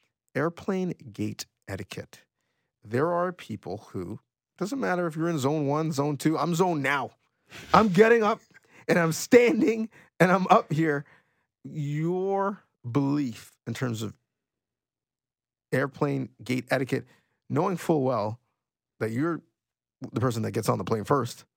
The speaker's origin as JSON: {"language": "English", "country": "Canada", "said": "This might be controversial for some, especially as a Canadian."}